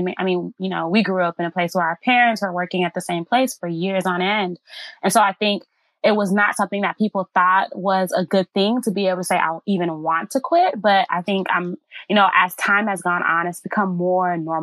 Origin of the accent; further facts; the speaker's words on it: United States; one thing about me is that I'm Nigerian American.